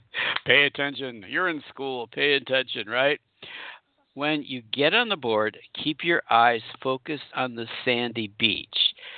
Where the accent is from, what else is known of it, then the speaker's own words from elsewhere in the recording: Kansas, United States; I'm an unknown from Kansas.